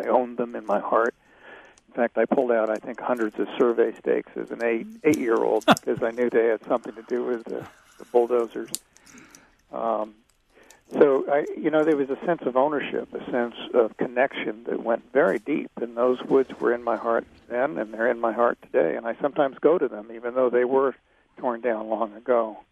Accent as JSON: {"language": "English", "town": "Kansas City", "country": "United States", "tie": "born or raised there", "said": "I grew up outside of Kansas City on the edge of the suburbs, and I could go out my back door and into the field"}